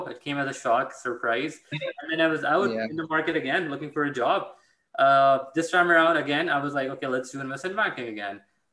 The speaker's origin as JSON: {"language": "English", "town": "Karachi", "region": "Sindh", "country": "Pakistan", "tie": "born or raised there", "moved": "as an adult", "lives_now": "Canada", "said": "I'm originally from Pakistan. I grew up in Pakistan, Karachi. I moved to Canada when I was 18 to pursue my undergrad at McGill"}